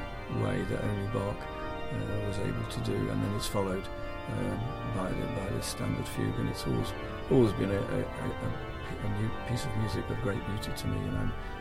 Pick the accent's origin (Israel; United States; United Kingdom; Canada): United Kingdom; March, East of England; In a town called March, spelt the same as the month, in North Cambridgeshire.